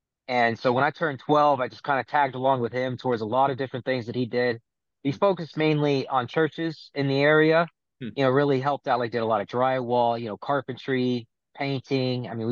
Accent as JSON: {"language": "English", "region": "Ohio", "country": "United States", "lives_now": "Miami, United States", "said": "I'm originally from Ohio."}